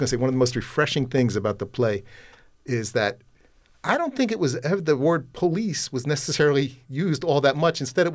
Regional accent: Philadelphia, Pennsylvania, United States; But the point is that's the stuff I grew up on, you know, and I grew up in Southwest Philly

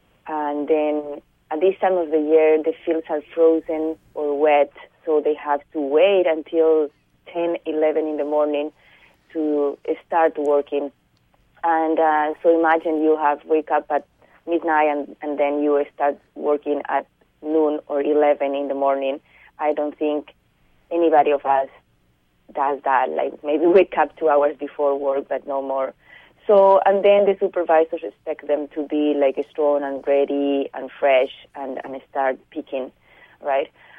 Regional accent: Bolivia; English is a second language; now in Canada; 8 years ago, when I moved from Bolivia to Canada, many immigrants, I didn't have their language skills, didn't speak English at that time.

